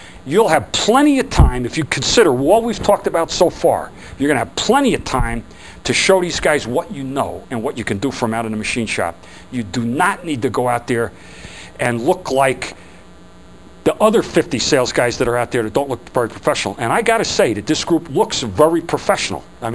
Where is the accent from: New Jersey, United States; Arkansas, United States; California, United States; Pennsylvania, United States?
New Jersey, United States; I'm from Jersey.